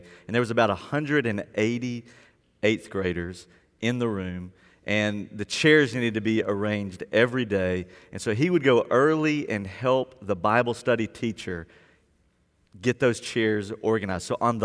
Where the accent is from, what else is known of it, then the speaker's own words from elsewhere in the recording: Birmingham, Alabama, United States; I was in youth group growing up in Birmingham, Alabama